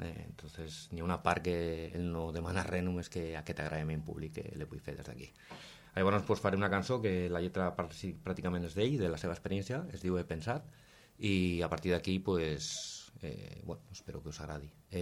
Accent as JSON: {"language": "Catalan", "country": "Andorra", "lives_now": "Spain", "said": "sobretot jo vinc d'Andorra, i allà sí que he fet més de 300 o 400 concerts. I, bueno, per motiu personal vaig vindre cap aquí, cap a Montsant Priorat"}